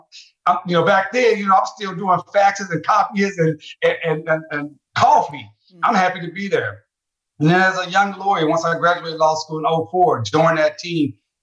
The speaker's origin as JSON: {"language": "English", "town": "Tulsa", "region": "Oklahoma", "country": "United States", "said": "I'm from North Tulsa. I've never heard that."}